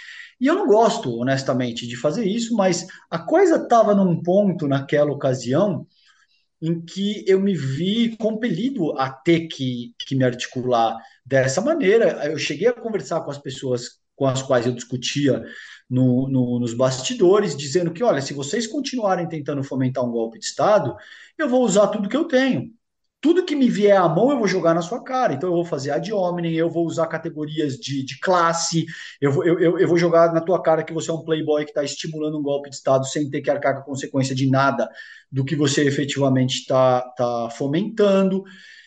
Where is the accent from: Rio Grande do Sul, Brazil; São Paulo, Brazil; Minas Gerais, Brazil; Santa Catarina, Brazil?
São Paulo, Brazil; Eu nasci e fui criado em São Paulo, aqui no bairro do Ipiranga. Então, basicamente, a minha vida inteira eu passei aqui na cidade de São Paulo. Já morei em outros lugares por conta de profissão e por conta de experiências e esse tipo de coisa.